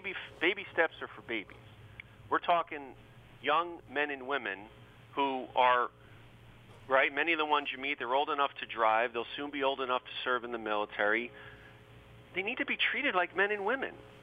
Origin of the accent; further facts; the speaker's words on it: New York, United States; I grew up in Westchester County. Westchester County, New York, for our listeners, has the highest property taxes of any county in America.